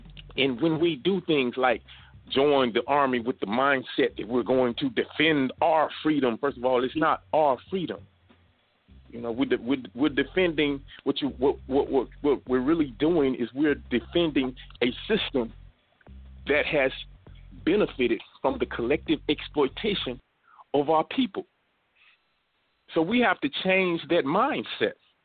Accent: Mississippi, United States; Even though, you know, me growing up in Mississippi, I you know, there's certain things that were just obvious, certain things we just knew.

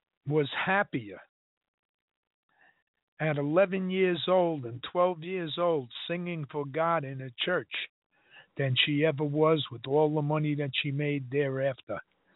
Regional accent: New York City, New York, United States; I grew up in Washington Heights. That's the drug capital of the world.

